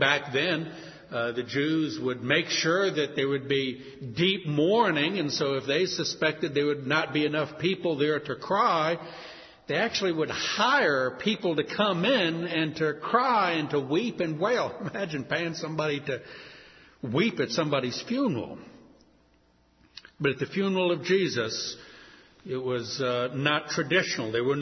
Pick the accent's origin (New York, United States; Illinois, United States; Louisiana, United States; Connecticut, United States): Louisiana, United States; New Orleans; In my hometown, New Orleans, is perhaps the most unusual funeral ceremony, a jazz funeral.